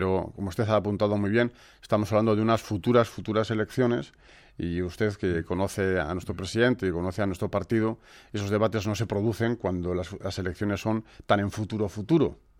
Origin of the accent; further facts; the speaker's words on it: Basque Country, Spain; porque yo soy vasco, pero soy español, y me interesan unos presupuestos que sean buenos para mi tierra